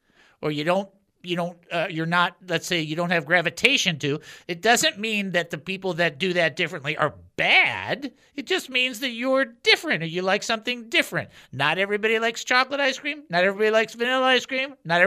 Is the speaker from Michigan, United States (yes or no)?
yes; Southfield, Michigan, United States; I grew up in Southfield, Michigan on 25570 Catalina Drive, and my sister had a room, and my brother had a room, and I had a room.